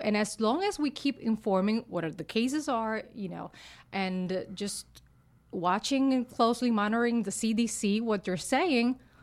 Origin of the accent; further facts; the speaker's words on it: Utuado, Puerto Rico; I'm from Utuado. It's in the center of the island. It's countryside, and it's beautiful.